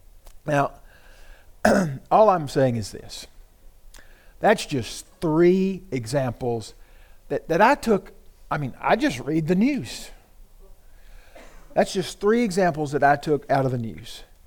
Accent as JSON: {"language": "English", "region": "Tennessee", "country": "United States", "said": "From my home state of Tennessee, Vanderbilt University Medical Center has a center for transgender health."}